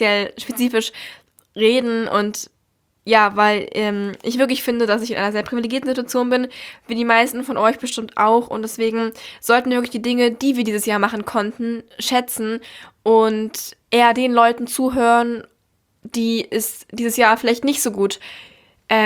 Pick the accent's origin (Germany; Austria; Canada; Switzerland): Germany; Berlin; weil ich komme aus Berlin